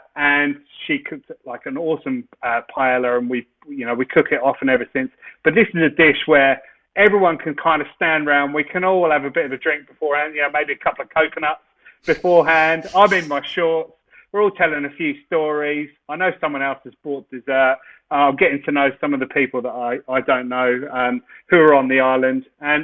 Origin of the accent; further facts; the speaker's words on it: Australia; because we're from Australia and we love to take dishes from overseas and make them our own